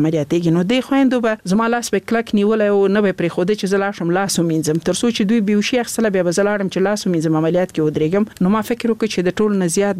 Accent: Laghman, Afghanistan; also born or lived in Nangarhar; زه خپل د لغمان ولایت یم

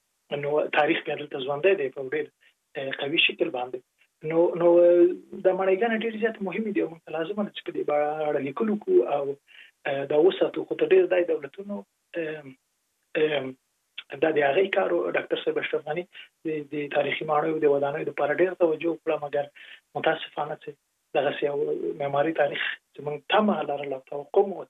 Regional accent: Jalalabad, Nangarhar, Afghanistan; زه په جره لابد کې لوی سوی

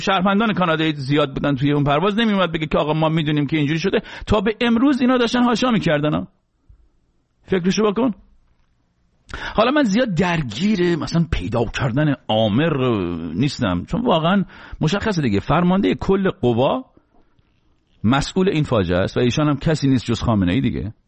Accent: Iran; ما چه گناهی کردیم تو ایرانی شدیم، تو اون کشور دنیا آمدیم؟

